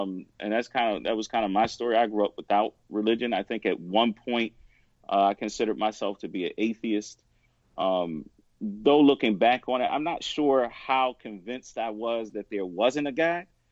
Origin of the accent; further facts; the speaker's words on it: Philadelphia, Pennsylvania, United States; But literally, I was raised in West Philadelphia.